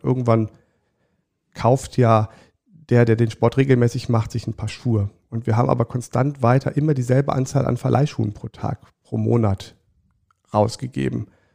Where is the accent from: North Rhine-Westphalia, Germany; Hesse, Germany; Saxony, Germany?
North Rhine-Westphalia, Germany; Siegburg; ich bin in Siegburg groß geworden, also in der Nähe von Bonn